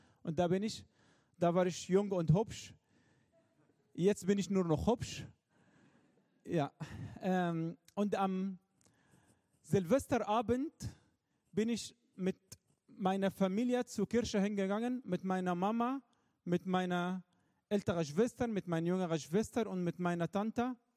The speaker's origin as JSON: {"language": "German", "country": "Egypt", "said": "Also wenn wir als Ägypter Alkohol kaufen wollen würden, da gibt es keinen Alkohol."}